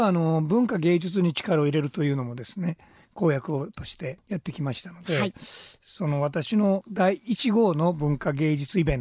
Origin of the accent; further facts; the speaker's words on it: Wakayama, Japan; まあ、私自身は和歌山市出身ですし